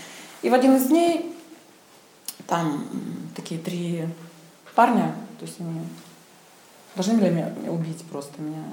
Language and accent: Russian; Novocherkassk, Rostov Oblast, Russia; Я вообще из Новочеркасска. Это Ростов-на-Дону, то есть Россия, не знаю, где это находится, Ростов-на-Дону, значит, юг страны.